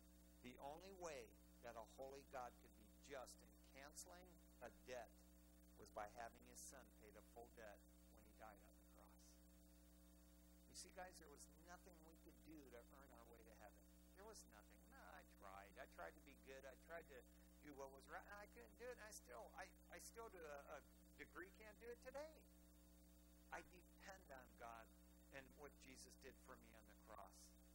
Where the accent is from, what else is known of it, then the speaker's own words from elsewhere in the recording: Eastpointe, Michigan, United States; growing up in East Detroit, Michigan, I'd lay there on the front lawn and see all those stars and galaxies and stuff